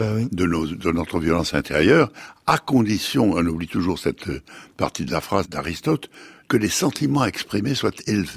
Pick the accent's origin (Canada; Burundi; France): France; Vous êtes belge, je suis français.